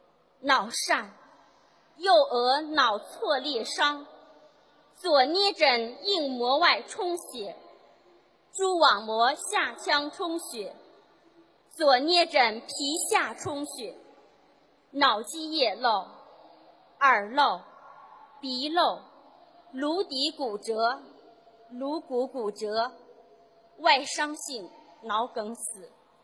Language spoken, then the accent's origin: Chinese; Beijing, China; 我是来自北京的